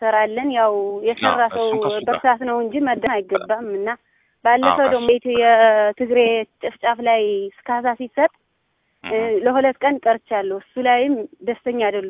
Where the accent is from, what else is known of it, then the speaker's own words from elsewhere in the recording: Tigray, Ethiopia; Amharic is a second language; ኦኬ፣ አማርኛ እሞክራለሁ ግን ትግሬ ነኝ።